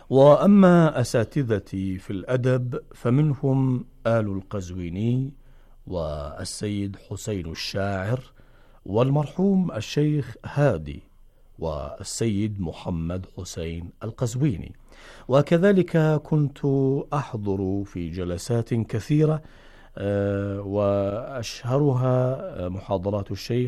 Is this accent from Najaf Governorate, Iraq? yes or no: yes; Najaf, Najaf Governorate, Iraq; في الواقع ولدت في النجف الأشرف سنة 1306 هجرية، وكنت الولد الأكبر لوالدي